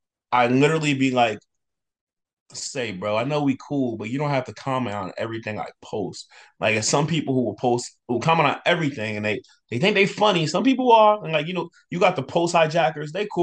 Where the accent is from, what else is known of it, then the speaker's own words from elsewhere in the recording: New Jersey, United States; Hey, I'm from Jersey. You gotta watch it.